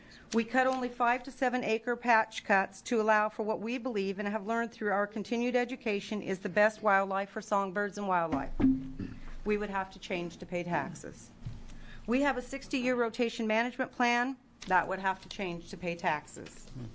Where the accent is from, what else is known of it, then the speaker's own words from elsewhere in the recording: United States; I'm from the South Benton County.